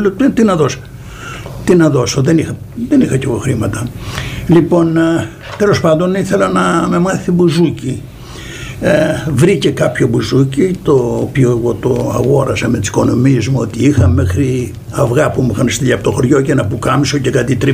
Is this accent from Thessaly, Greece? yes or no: no; Kalamata, Peloponnese, Greece; είμαι από την Καλαμάτα, ο κόσμος κάνει το σταυρό της